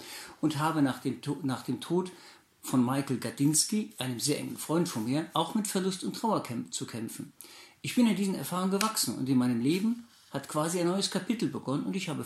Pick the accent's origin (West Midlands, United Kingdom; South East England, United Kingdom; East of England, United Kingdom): East of England, United Kingdom; Ich bin in Suffolk aufgewachsen und lebe immer noch da und ich spiele meine Musik dort.